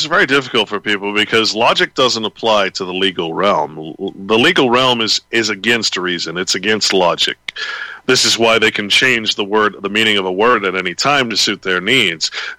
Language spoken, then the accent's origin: English; California, United States; born there; I was born in California